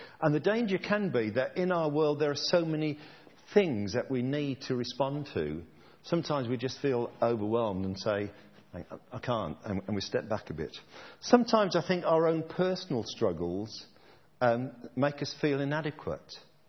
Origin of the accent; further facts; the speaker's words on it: Birmingham, West Midlands, United Kingdom; This kind of fasting, or fasting, I'm from Birmingham, so it's fasting.